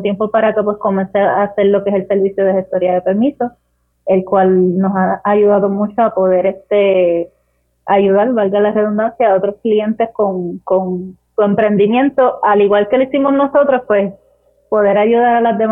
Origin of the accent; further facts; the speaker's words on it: Utuado, Puerto Rico; soy de Utuado